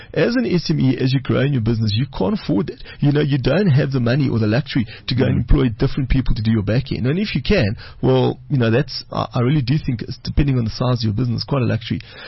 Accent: Port Elizabeth, Eastern Cape, South Africa; this was a long time ago, I worked in a very small little mom and pop shop in Port Elizabeth, my hometown, and we sold clothing.

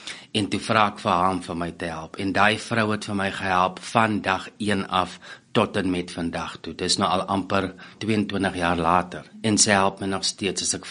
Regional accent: Groblershoop, Northern Cape, South Africa; now in Pretoria, South Africa; ek is 'n Noordkaper. Ek het groot geword in Groblershoop. Ek is gebore in Appington, maar net gebore. Groblershoop is so 120 kilos uit Appington uit. Ek het daar groot geword, gematrikuleer, en daarna het ek Pretoria toe gekom om drama te studeer.

